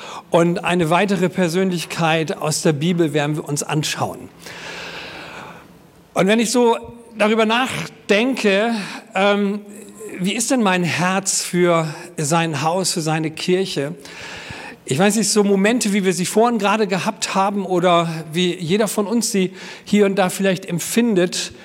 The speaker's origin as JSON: {"language": "German", "region": "Frisia", "country": "Germany", "said": "Zu den Friesen, da wo ich herkomme."}